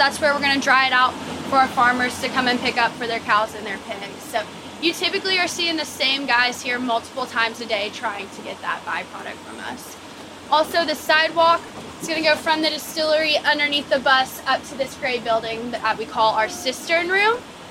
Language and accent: English; Tennessee, United States; now in Kentucky, United States; So I'm from Tennessee. Now you guys know why I live in Kentucky.